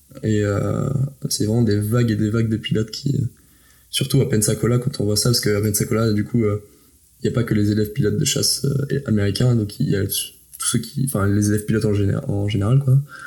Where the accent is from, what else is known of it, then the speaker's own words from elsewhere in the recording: France; même si on est français et qu'on a un uniforme français